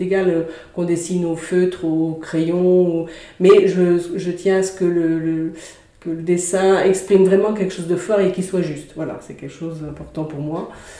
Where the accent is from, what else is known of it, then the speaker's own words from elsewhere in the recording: Nouvelle-Aquitaine, France; Moi, je viens de Charente-Maritime, donc ça a dû me marquer forcément inconsciemment.